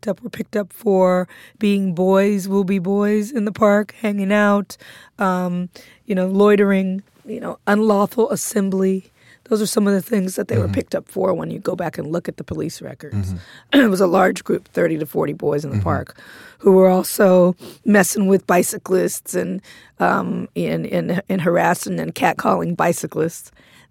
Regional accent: Compton, California, United States; I'm from Compton, and I was like, damn, it was rough here.

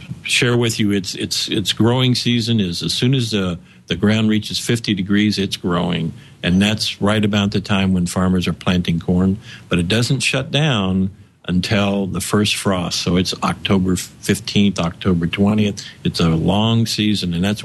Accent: Missouri, United States; That's in central Missouri.

